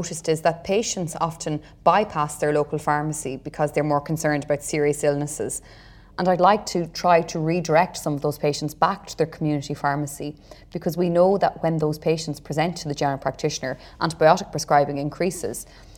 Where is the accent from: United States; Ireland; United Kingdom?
Ireland; I'm an Irish general practitioner with a special interest in antibiotic overuse.